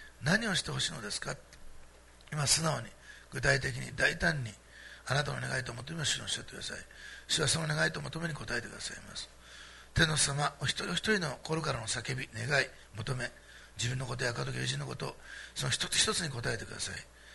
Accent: Osaka, Japan; で、あの私大阪なんですけど

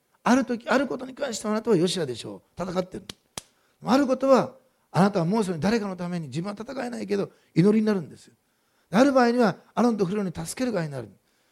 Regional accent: Osaka, Japan; moved away as an adult; also born or lived in Tokyo; 私大阪生まれで東京でずっと行ってましたから、18まで大阪で、東京で10年いましたから

